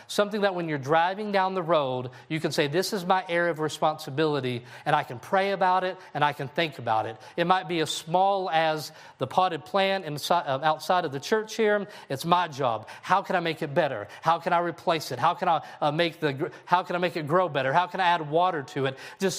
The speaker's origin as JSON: {"language": "English", "town": "Harding", "region": "Kentucky", "country": "United States", "tie": "born or raised there", "said": "We had a girl at our camp a few years ago from my hometown of Harding, Kentucky, and her parents have a huge watermelon farm."}